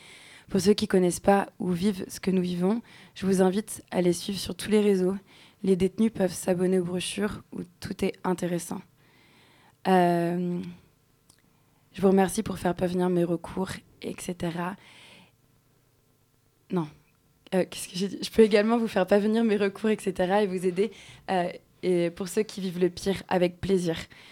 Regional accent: Lyon, Auvergne-Rhône-Alpes, France; Après, nous avons demandé de me rapprocher de ma famille. On est de Lyon. Lyon-Lille, c'est plus de 8 heures de route.

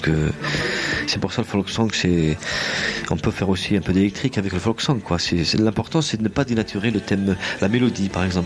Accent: Kabylie, Algeria; parce que premièrement je suis kabyle

